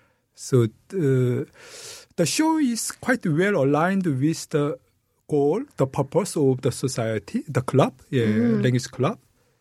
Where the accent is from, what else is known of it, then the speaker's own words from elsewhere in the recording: South Korea; first language Korean; English is a second language; I think it's I am biased because Korean is my mother tongue and the English is my second language.